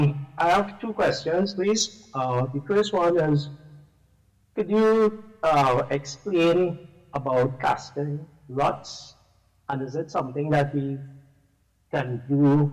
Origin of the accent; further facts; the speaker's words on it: Trinidad & Tobago; from Trinidad and Tobago.